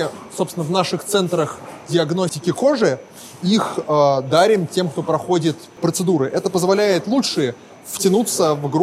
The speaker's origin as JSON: {"language": "Russian", "country": "Russia", "said": "я не скрываю, как бы, что я из России."}